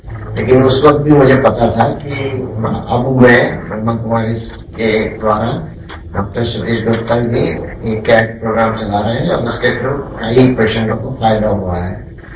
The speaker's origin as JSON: {"language": "Hindi", "town": "Mumbai", "region": "Maharashtra", "country": "India", "said": "मैं मुंबई का रहने वाला हूँ"}